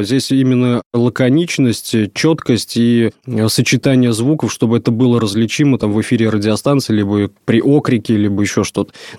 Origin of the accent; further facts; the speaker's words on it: Novokuybyshevsk, Samara Oblast, Russia; Я родом из Самарской области, город Новокуйбышевск.